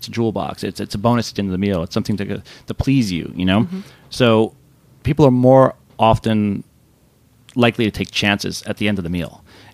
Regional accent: New York, United States; and I grew up in the Catskills, and the only thing around us was country clubs.

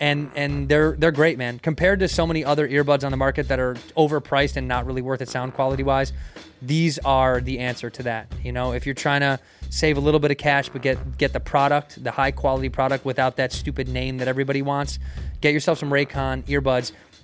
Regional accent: Chicago, Illinois, United States; I grew up in Chicago in that era.

